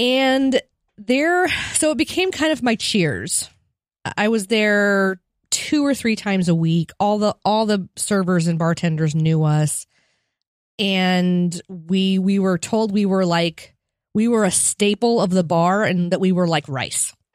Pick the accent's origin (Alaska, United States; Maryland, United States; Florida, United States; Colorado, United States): Colorado, United States; Fort Collins; It was in my hometown, Fort Collins, Colorado, where they make the New Belgium.